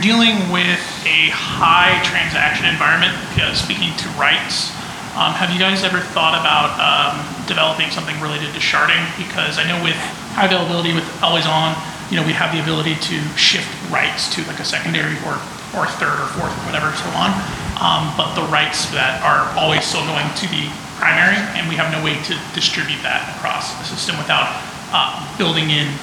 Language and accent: English; San Diego, California, United States; I'm from San Diego.